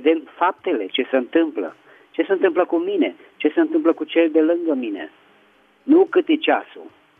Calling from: Petroșani, Hunedoara County, Romania; din Petroșani.

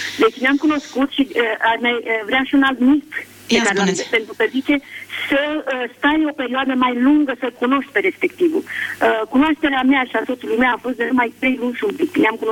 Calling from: Spain; Vă sunt din Spania … din Spania

